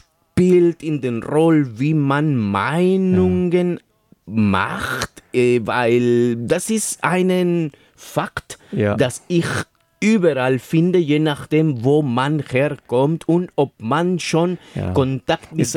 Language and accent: German; Peru; German is a second language; now in Germany; die haben mir gefragt, ja, wo ich herkomme. Habe ich gesagt, Peru.